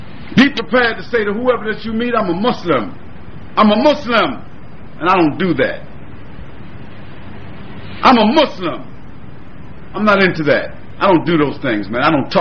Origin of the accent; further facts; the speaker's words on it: Brooklyn, New York, United States; I grew up in Brooklyn. Bed-Stuy, do or die. Y'all know Bed-Stuy.